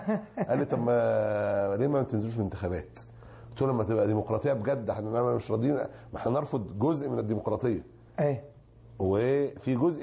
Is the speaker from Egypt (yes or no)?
yes; Egypt; الحملة التي تمت عندنا في مصر